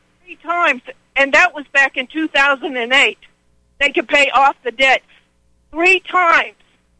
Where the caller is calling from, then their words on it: Oklahoma, United States; I'm calling from Oklahoma